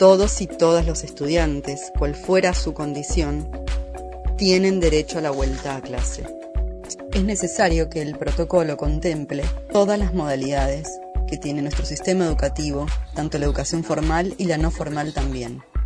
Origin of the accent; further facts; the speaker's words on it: El Bolsón, Río Negro, Argentina; del Bolsón.